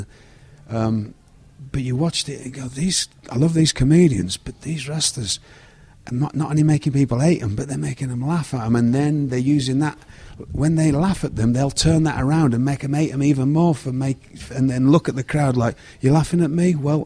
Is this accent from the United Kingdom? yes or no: yes; United Kingdom; I think that's just part of being British growing up.